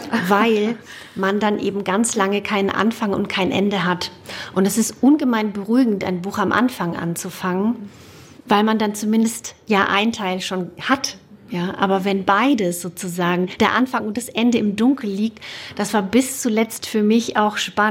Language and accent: German; Romania; first language German; Also Deutsch ist meine Muttersprache und ich war auch auf einer deutschen Schule und wir haben zu Hause Deutsch gesprochen. Rumänisch ist die Sprache der Straße gewesen, ne?